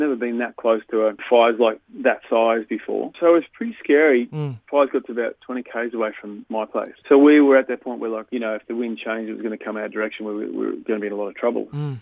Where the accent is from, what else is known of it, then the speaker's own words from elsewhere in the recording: Byron Bay, New South Wales, Australia; Yeah, the funny thing is I'm from Byron.